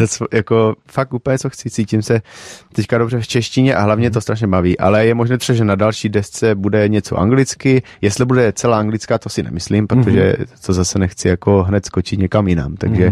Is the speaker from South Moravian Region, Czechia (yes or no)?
no; Vlachovice, Zlín Region, Czechia; Z Valašska, kousek od Zlína, jako Vlachovice.